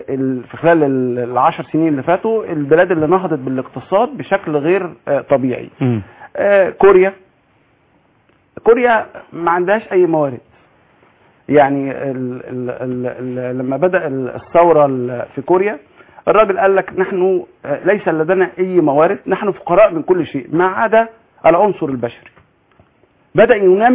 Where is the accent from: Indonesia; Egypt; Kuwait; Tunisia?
Egypt